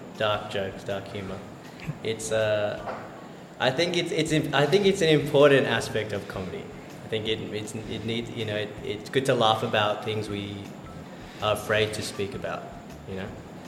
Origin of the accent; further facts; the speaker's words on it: Sydney, New South Wales, Australia; now in Sri Lanka; I'm a comedian from Sydney, Australia.